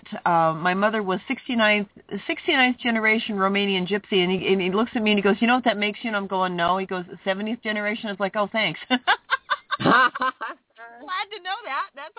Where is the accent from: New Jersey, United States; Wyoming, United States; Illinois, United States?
Wyoming, United States; also born or lived in Hawaii, United States; I was going to say, after I was born in Hawaii, my parents decided to move to Wyoming.